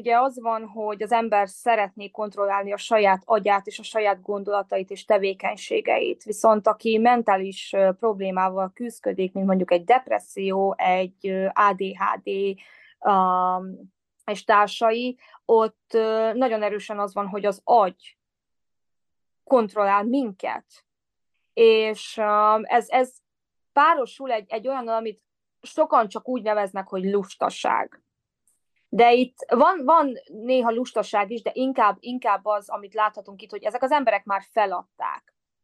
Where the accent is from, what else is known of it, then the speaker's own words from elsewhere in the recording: Székesfehérvár, Fejér, Hungary; moved away as an adult; now in New York, United States; jelen pillanatban New Yorkban élek, de én egyébként egy székesfehérvári lány vagyok, és lány, nő, hogy is nevezzem magam. 10 évvel ezelőtt érkeztem az Egyesült Államokba